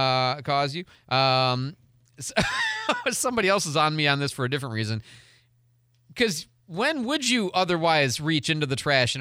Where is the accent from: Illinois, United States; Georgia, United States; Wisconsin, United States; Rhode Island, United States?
Illinois, United States; Chicago; But I grew up in Chicago, man, so that's like... pay attention to stuff, right?